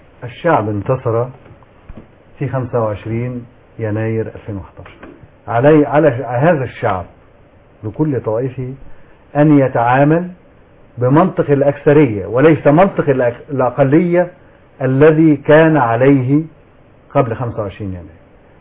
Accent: Egypt; انا منتظر كمصري

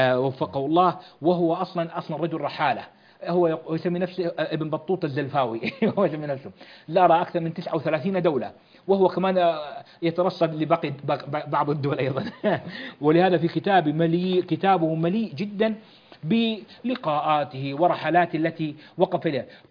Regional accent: Hejaz, Saudi Arabia; ما زالوا يستعملون عندنا في الحجاز هذه العبارة

